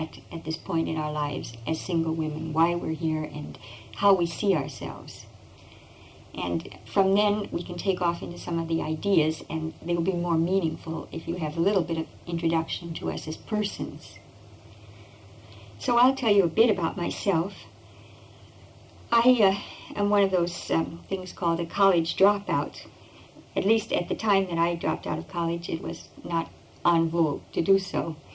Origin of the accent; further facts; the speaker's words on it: Kansas City, Missouri, United States; And through a certain circumspect way, I finally came back to my hometown, Kansas City.